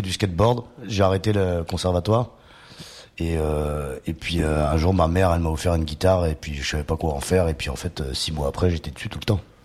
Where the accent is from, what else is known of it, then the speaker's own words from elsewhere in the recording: Tourcoing, Hauts-de-France, France; moi, du coup, je suis né à Roubaix, mais j'ai grandi à Tourcoing.